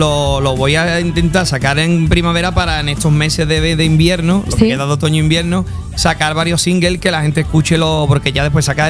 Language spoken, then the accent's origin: Spanish; Cádiz, Andalusia, Spain; Me suena mucho porque yo como gaditano, estar en una comparsa